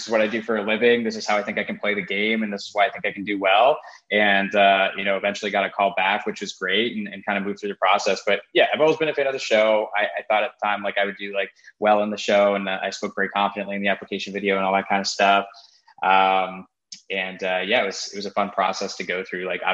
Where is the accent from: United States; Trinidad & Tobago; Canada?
Canada; Ontario; I am from Canada. I'm from Toronto. I grew up like 45 minutes of Toronto. So I've kind of always been in the area.